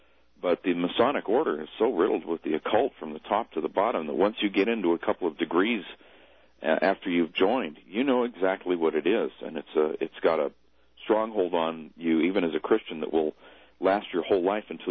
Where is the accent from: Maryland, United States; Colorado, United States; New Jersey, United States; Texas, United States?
Texas, United States; It's no secret, and I'm from Texas, and in East Texas, it's just a fact that if you ever want to promote yourself in law enforcement